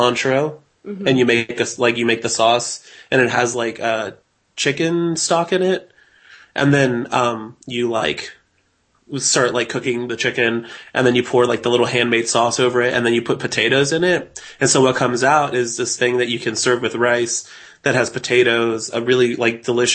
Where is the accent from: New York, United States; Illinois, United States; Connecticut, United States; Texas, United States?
Texas, United States; Houston; No. Well, I grew up in Houston, but I'm Salvadoran. That's like my upbringing. And although I speak English very well, I am very Salvadoran at times.